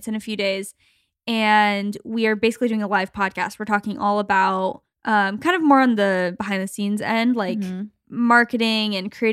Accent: Phoenix, Arizona, United States; why can't we just think it's fun to watch the Suns because we're from Phoenix and we love that they're doing well

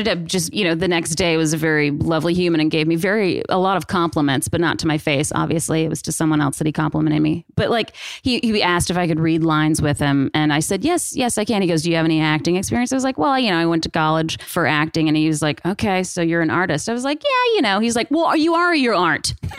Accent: Atlanta, Georgia, United States; growing up, born and raised in Atlanta and then, you know, leaving and coming back still, I think it's sort of the perfect meld of the South, perfect meld of a big city.

